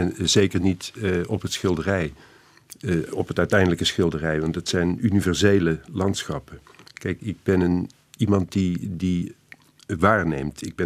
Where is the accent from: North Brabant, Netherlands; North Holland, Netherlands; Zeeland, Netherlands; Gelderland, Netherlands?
North Brabant, Netherlands; born there; ik ben eigenlijk na mijn studieperiode aan de Rijksacademie in Amsterdam weer teruggegaan naar Brabant, waar ik geboren ben.